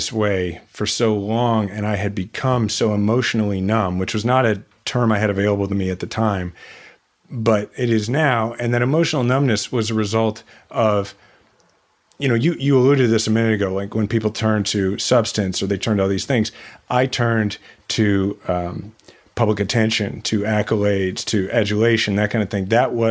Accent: Kansas City, United States; I was going to become mayor of my hometown that I love. My kids are sixth generation Kansas Cityans.

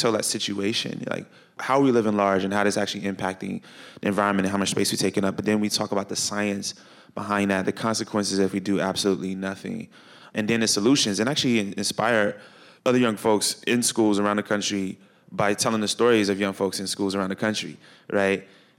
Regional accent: Chicago, Illinois, United States; Yeah, well, I mean, I grew up in Chicago.

